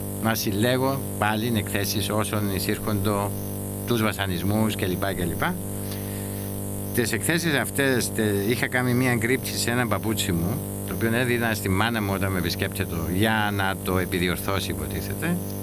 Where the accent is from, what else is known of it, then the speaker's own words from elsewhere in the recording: Greece; Οπότε απάντησα, ναι, είμαι Έλληνας. Και σαν Έλληνας θέλω την ελευθερία της πατρίδας μου.